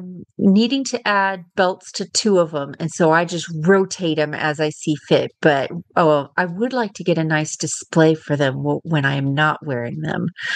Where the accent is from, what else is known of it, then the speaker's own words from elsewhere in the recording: Kemp, Texas, United States; from Kemp, Texas.